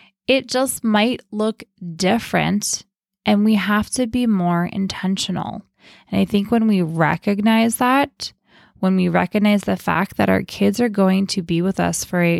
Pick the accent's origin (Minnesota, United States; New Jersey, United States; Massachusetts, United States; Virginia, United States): New Jersey, United States; now in Pittsburgh, United States; I grew up in New Jersey. We got married and we live here in Pittsburgh.